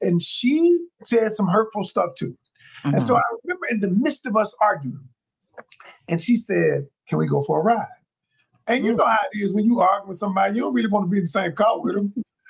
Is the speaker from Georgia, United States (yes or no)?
yes; Atlanta, Georgia, United States; now in Greensboro, United States; I live in Greensboro, North Carolina. I'm from Atlanta originally, but I went to North Carolina A&T, and I kind of stayed in North Carolina